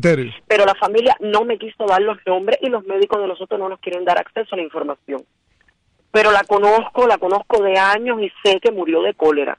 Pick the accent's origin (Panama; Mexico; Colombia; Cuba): Cuba; como cubano y como que estoy aquí dentro del lobo.